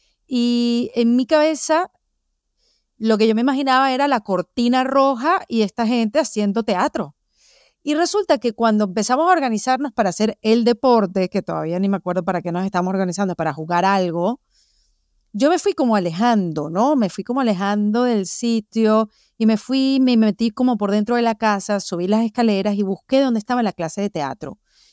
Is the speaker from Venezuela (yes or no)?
yes; Venezuela; Acuérdate que yo soy de Venezuela.